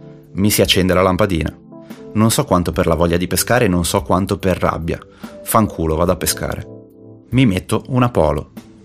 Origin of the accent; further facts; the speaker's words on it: Camogli, Liguria, Italy; Abitavo in una vecchia mansarda coi travi in legno a Camogli, in provincia di Genova. Ok, scontato a sentire il mio dialetto.